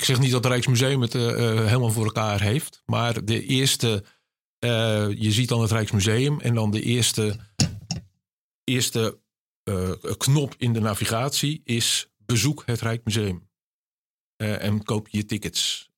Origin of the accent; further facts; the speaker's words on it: Sluis, Zeeland, Netherlands; born there; Nou, gelukkig ben ik niet echt een Rotterdammer. Ben ik in Sluis geboren.